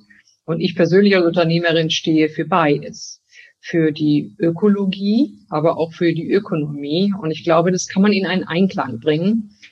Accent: Germany; born there; ich bin natürlich in Deutschland geboren. Deutschland ist ein Stück Heimat.

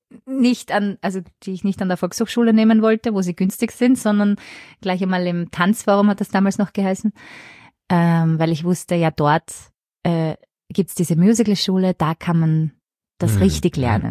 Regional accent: Vienna, Austria; Ich bin Wienerin

